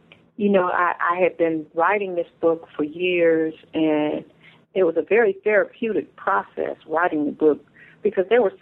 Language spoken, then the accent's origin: English; Cleveland, Ohio, United States; I am a native of Ohio. I'm from Cleveland, Ohio.